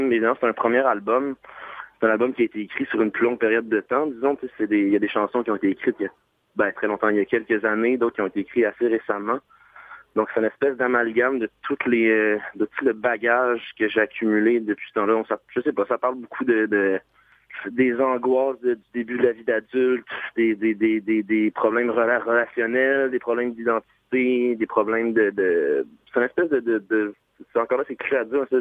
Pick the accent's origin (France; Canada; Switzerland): Canada; Montreal, Quebec; je suis un Montréalais, québécois, canadien